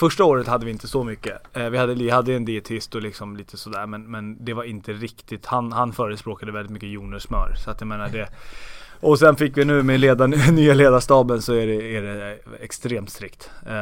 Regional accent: Stockholm, Stockholm County, Sweden; Stockholm.

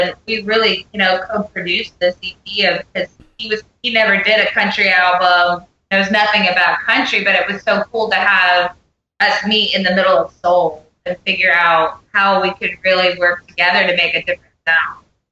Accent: Pennsylvania, United States; now in Nashville, United States; I think too, for me, I live in Nashville, and I grew up in Pennsylvania

